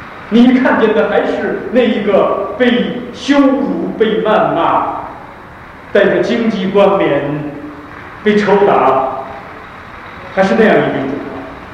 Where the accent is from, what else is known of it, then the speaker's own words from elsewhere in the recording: China; 大陆来的人，我是大陆来的人